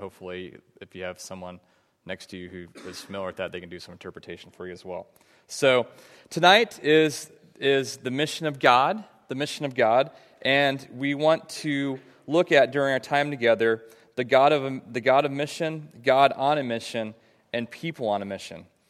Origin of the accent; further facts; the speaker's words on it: Nebraska, United States; born and raised in Nebraska, went to the University of Nebraska, so I am a diehard Cornhusker fan.